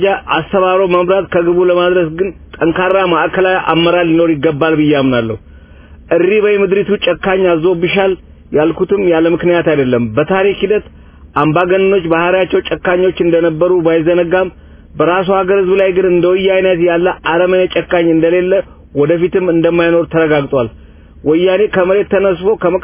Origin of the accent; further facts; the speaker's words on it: Dire Dawa, Ethiopia; እኔ ተወልጄ ካደኩባት ጊዜ ድሬዳዋ ከኢትዮጵያ ውስጥ ከልዩ ልዩ ብሔሮች የመጡ ኢትዮጵያውያን በሰላምና በፍቅር በመተባበር አብረው የሚኖሩባት ከተማ ነበረች።